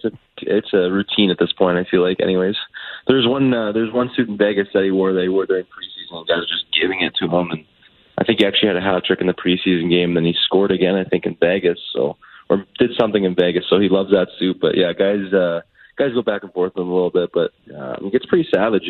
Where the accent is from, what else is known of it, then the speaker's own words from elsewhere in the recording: Canada; I'm Canadian, so.